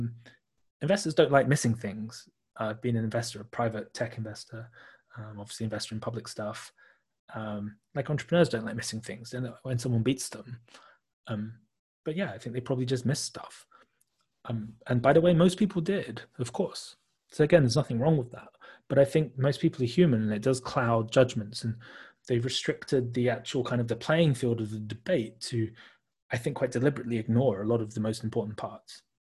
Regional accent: United Kingdom; now in Hong Kong; I live out in Hong Kong, and whilst I'm British

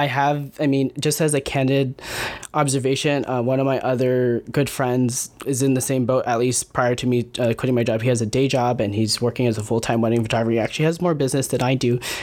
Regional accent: Philippines; other than being Filipino, like that's where I came from and some of my values

